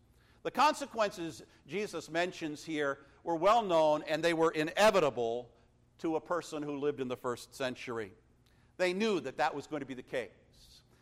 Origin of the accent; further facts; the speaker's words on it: New England, United States; Growing up in New England, I know all about stony ground.